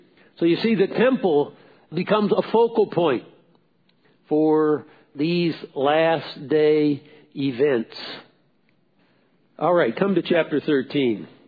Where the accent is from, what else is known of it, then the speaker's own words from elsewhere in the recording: New Jersey, United States; I'm from New Jersey. Great place. Not that big.